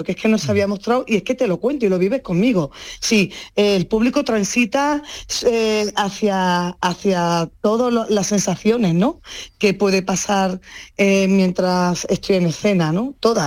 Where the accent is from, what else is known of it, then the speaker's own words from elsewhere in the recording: Málaga, Andalusia, Spain; soy profeta en mi tierra a base de trabajarlo mucho. Desde toda la vida, desde muy pequeña, aunque he estado fuera y he hecho parte de mi carrera fuera, pero siempre he estado ligada a Málaga